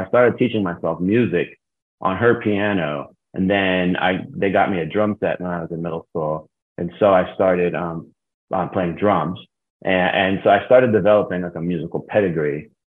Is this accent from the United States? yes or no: yes; Youngstown, Ohio, United States; But like, I grew up in Youngstown, Ohio, which is a very, you know, blue collar town.